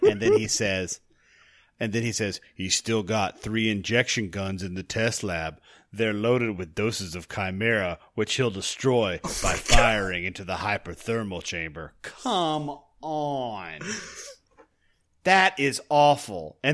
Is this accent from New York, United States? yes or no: yes; New York, United States; I'm from Harlem, New York.